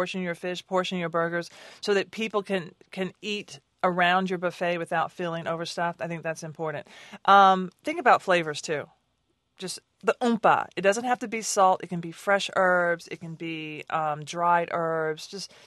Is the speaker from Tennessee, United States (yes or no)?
yes; Nashville, Tennessee, United States; You know, my grandma made potato salad, and I'm from Nashville, Tennessee, home of the Grand Ole Opry and the Titans.